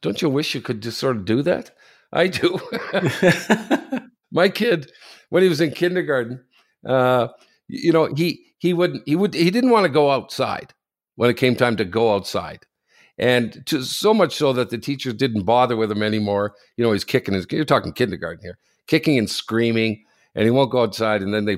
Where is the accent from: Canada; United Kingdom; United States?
Canada; Ottawa, Ontario; No, I'm from Ottawa, so I see a lot of people tweeting me about this shit